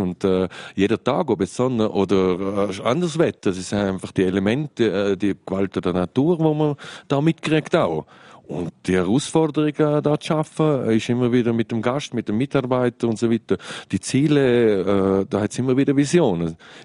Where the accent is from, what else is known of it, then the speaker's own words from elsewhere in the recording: Austria; Ich bin in Österreich aufgewachsen und aber mehr wie die Hälfte von meinem Leben bin ich jetzt schon auf Mutas Murail, über 25 Jahre.